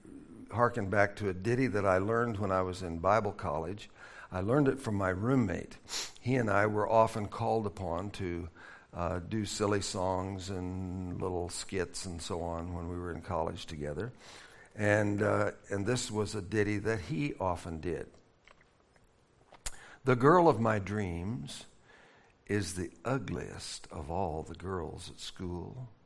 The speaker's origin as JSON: {"language": "English", "region": "Nebraska", "country": "United States", "tie": "born or raised there", "said": "I grew up in Nebraska, which is one of the states"}